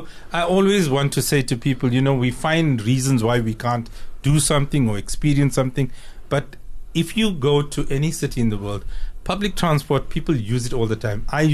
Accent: Cape Town, Western Cape, South Africa; I could talk about this thing because I'm from Cape Town

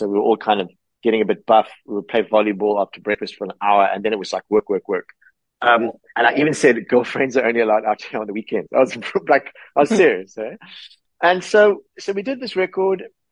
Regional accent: Zimbabwe; my life growing up in Zimbabwe, because that's interesting to people.

